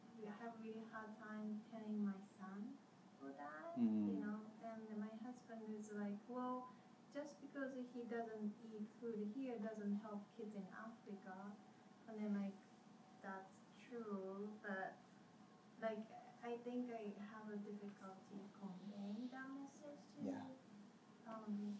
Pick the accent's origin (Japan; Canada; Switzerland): Japan; moved away; When I grew up in Japan, you know, we couldn't even leave like a grain of rice on a bowl.